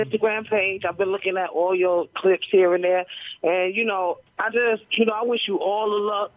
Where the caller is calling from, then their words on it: Brooklyn, New York, United States; I'm calling from Brooklyn.